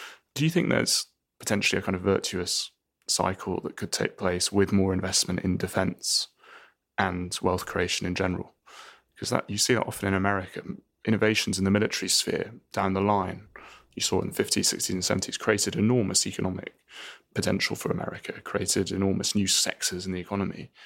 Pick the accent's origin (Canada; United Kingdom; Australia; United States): United Kingdom; I'm British